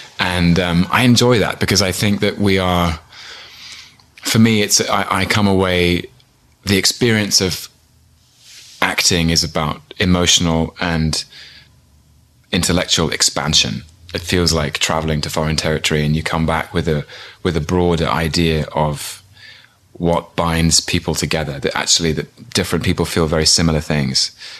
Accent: London, United Kingdom; born there; I was born in London in 1981.

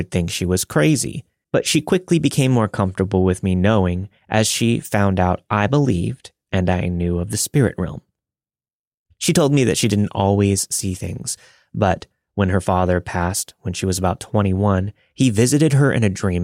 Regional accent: New England, United States; I want to mention that I'm Native American, so I grew up being taught about spirituality and connections with things that we cannot see. I grew up in a small New England town.

